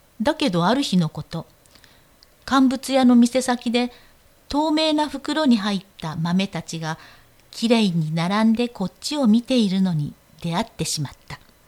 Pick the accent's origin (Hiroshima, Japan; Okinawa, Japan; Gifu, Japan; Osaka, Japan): Osaka, Japan; accent: Osaka dialect; それであの私も大阪弁ネイティブでございますので